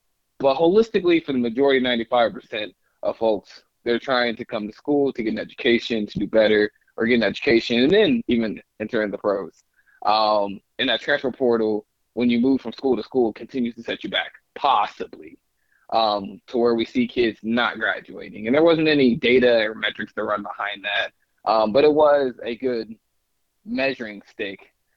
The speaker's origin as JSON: {"language": "English", "town": "Broken Arrow", "region": "Oklahoma", "country": "United States", "said": "I'm from Tulsa, Broken Arrow, Oklahoma, Tulsa, Oklahoma."}